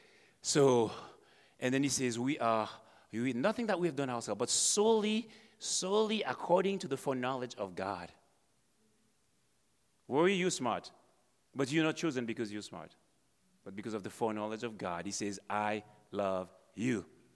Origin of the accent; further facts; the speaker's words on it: Haiti; I'm from Haiti and have royal blood in my vein.